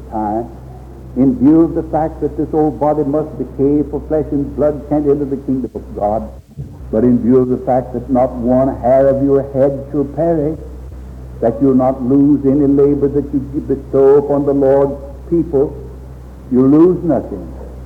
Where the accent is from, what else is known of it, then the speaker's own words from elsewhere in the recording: Florence, Alabama, United States; also born or lived in Giles County, Tennessee; I was born down here in Giles County, right on the line of Giles and Lawrence County, not much more than 80 miles from where we're now living, Sandy. But when I was about 8 years old, my father sold that place and moved away into Alabama, over into Florence, Alabama.